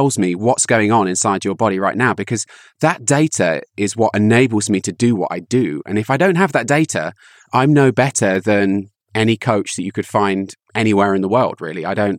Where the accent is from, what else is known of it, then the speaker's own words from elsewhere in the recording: United Kingdom; being British, they think I've got mad cow disease